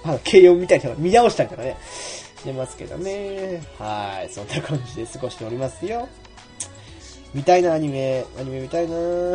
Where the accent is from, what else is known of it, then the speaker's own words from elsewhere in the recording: Sapporo, Hokkaido, Japan; でもうちの実家はなんかあれみたいで、そう。見れないんですよ。札幌に帰らないでも見れないんですよ。